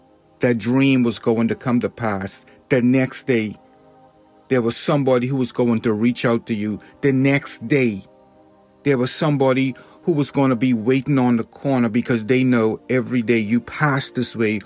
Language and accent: English; Bahamas; And growing up in the Bahamas, whenever I saw a mango tree growing, it could be just 2 feet.